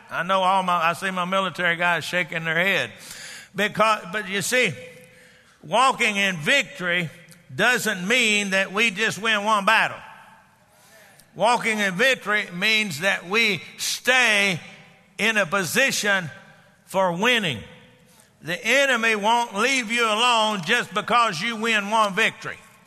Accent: Texas, United States; I'm from Texas. We say I ain't down there.

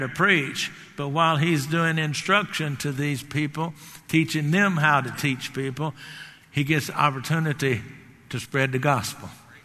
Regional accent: Garland, Texas, United States; I grew up in Garland, Texas. I watched Garland grow.

